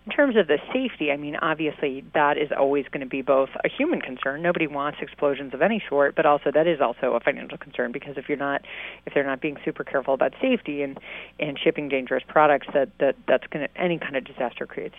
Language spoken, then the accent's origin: English; Midwest, United States; also born or lived in West Virginia; I grew up in the Midwest, I've lived in West Virginia